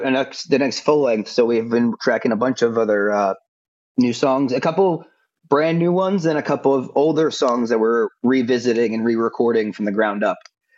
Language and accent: English; Asbury Park, New Jersey, United States; he was in a band called … that I grew up from in Asbury Park that I grew up really liking.